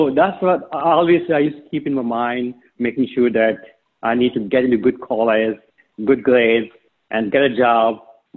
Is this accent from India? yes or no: yes; India; moved away as an adult; now in Denver, United States; I grew up in India. I did my schooling, college, everything in India. We moved to US for a job. It's not actually a job, it's a relocation from India to US in 2004. We came to Denver, Colorado. That's my first place.